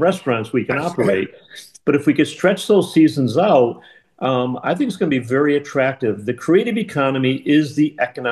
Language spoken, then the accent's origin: English; Lenox, Massachusetts, United States; growing up in Lenox, General Electric was employing what, 10 or 12,000 people.